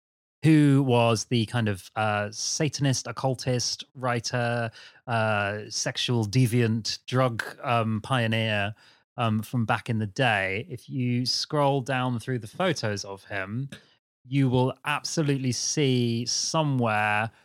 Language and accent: English; Brighton, South East England, United Kingdom; Now, Petros, I'm from Brighton.